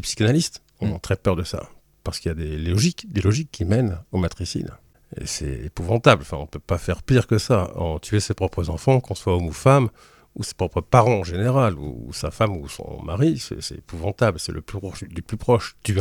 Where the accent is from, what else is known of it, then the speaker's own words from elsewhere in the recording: Flanders, Belgium; Moi-même, je suis flamand, donc je suis d'une culture germanique, et non pas latine.